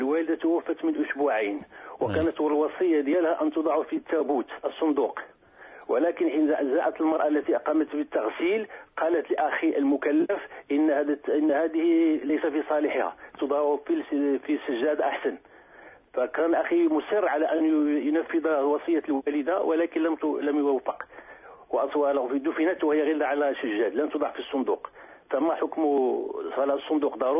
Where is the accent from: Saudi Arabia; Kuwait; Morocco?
Morocco; عند توفى عندنا في المغرب 40 يقيموا احتفالا